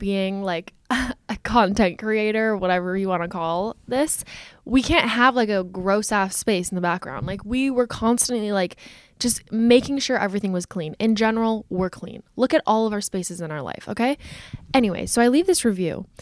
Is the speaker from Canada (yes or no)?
yes; Canada; And like, I'm from Canada. So instantly I'm like, California.